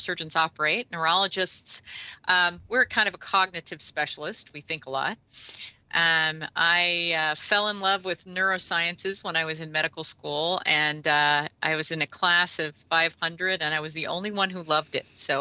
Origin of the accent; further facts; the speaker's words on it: Washington, United States; now in Oregon, United States; So I'm originally from the Northwest. So I'm from Washington.